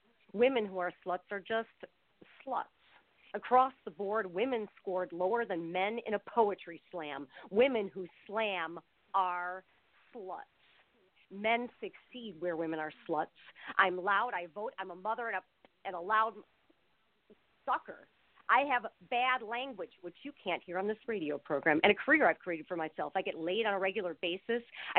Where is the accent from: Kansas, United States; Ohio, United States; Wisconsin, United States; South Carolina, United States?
Wisconsin, United States; Milwaukee; in the first place he came after Chicago, of course, was Milwaukee, which was my hometown.